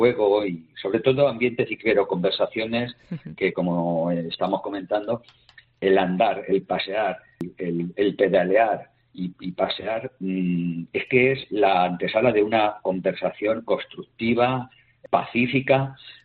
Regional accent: Albacete, Castilla-La Mancha, Spain; hay que tener en cuenta que no somos una ciudad grande como Valencia o etcétera, o Madrid o Bilbao

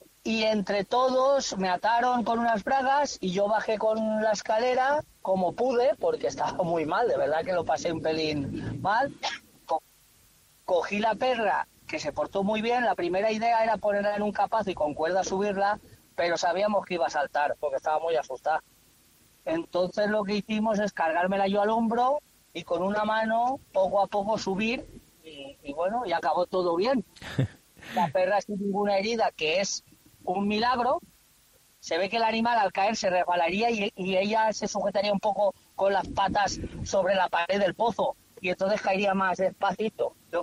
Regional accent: Valencia, Valencian Community, Spain; No, nosotros somos de Valencia.

